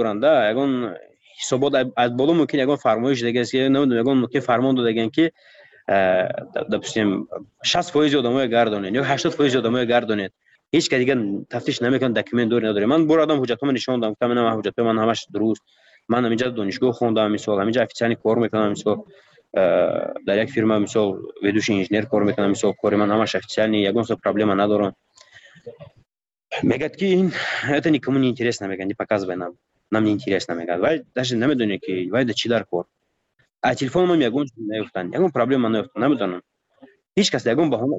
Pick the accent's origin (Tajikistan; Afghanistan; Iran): Tajikistan; من تاجیکم گفتم از تاجیکستانم